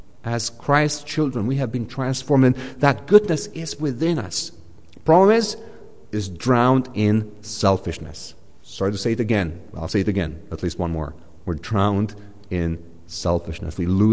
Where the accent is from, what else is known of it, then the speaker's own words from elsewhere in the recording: Romania; now in Newmarket, Canada; I come from Romania.